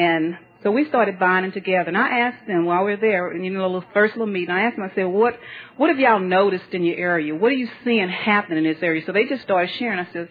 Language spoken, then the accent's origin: English; Beaumont, Texas, United States; I don't know how many of y'all have been to Texas, but we're from Beaumont, Texas.